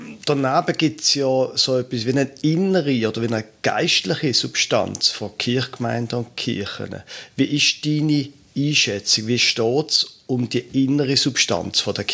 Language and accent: German; Schaffhausen, Switzerland; ich bin aus dem Kanton Schaffhausen, auch ein ländlicher Kanton